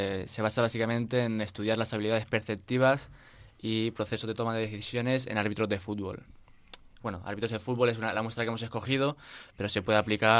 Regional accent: Alicante, Valencian Community, Spain; Yo estudié el grado en Alicante, porque yo soy de Alicante.

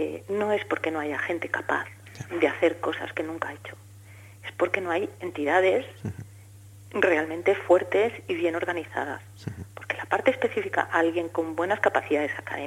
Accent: Valencia, Valencian Community, Spain; A Valencia, porque yo soy de Valencia.

